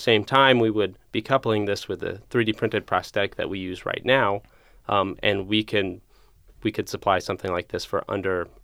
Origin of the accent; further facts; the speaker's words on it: Dayton, Ohio, United States; I'm from Dayton originally